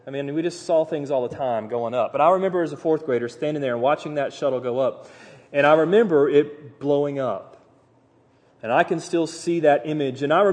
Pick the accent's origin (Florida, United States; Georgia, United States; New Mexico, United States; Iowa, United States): Florida, United States; Titusville; I grew up in Titusville. Those of you know that's the shuttle and Dixie Crossroads area.